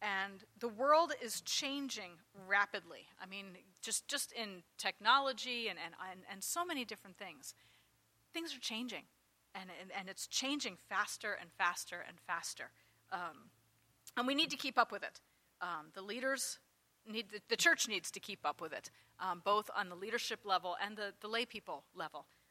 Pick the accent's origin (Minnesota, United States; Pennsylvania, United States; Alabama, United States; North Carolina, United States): Pennsylvania, United States; now in Snyder County, United States; I grew up in Lancaster County, and you think, well, it's 100 miles away. You know, how different could the culture be? Came up here to Snyder County